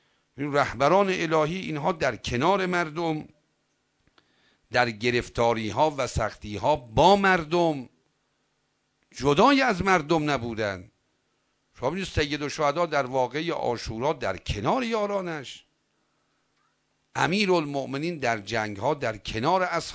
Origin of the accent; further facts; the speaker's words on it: Iran; برگردیم بیایم ایران، ما که ایرانی هستیم